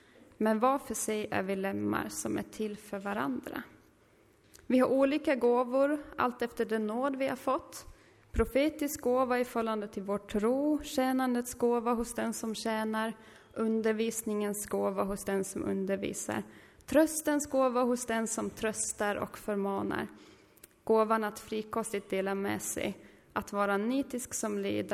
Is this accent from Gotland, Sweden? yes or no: yes; Gotland, Sweden; now in Oskarshamn, Sweden; Jag kom från Gotland. Behöver inte fundera på dialekten. Men nu bor jag i Oskarshamn sedan 5 år ungefär.